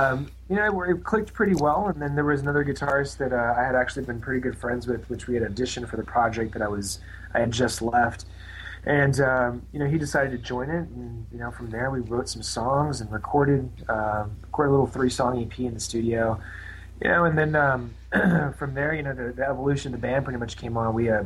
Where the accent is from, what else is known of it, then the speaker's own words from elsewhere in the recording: Baton Rouge, Louisiana, United States; actually was raised in Baton Rouge, Louisiana. I've lived here long enough to for sure call it, you know, my hometown, as the rest of the guys as well.